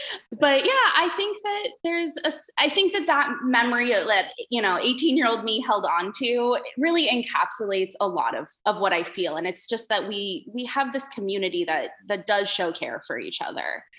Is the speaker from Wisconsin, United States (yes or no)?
no; San Diego, California, United States; So I'm from San Diego, from Lake County, San Diego.